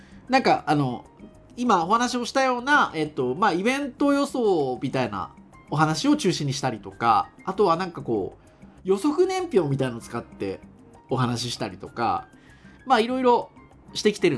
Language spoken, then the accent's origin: Japanese; Fukuoka, Japan; 私もまあ福岡生まれ福岡育ち、